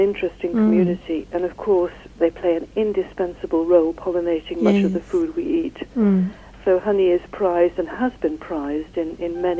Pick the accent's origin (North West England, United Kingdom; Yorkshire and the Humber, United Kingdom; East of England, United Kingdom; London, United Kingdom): North West England, United Kingdom; Manchester; I come from Manchester